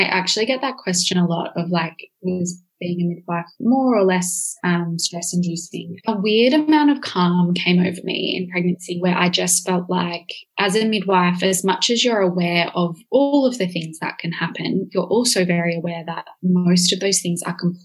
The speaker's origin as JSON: {"language": "English", "region": "New South Wales", "country": "Australia", "said": "we're from New South Wales and we'd had intentions to get back across the border and celebrate that with our family."}